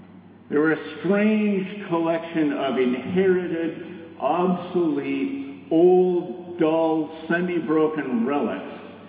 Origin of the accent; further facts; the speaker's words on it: Toronto, Ontario, Canada; the house where I grew up in Toronto, in Canada.